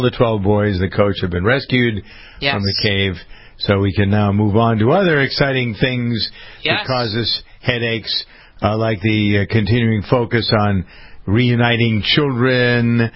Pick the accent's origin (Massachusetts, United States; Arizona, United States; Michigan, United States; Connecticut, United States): Massachusetts, United States; Framingham; here in my hometown of Framingham.